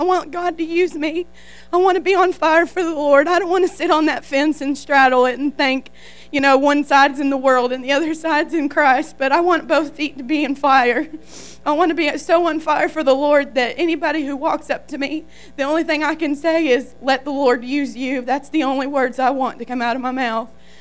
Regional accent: McAlester, Oklahoma, United States; I'm from McAllister, Oklahoma.

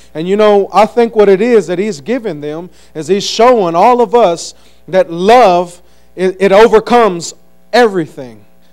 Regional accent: Conroe, Texas, United States; I come from Conroe, Texas.

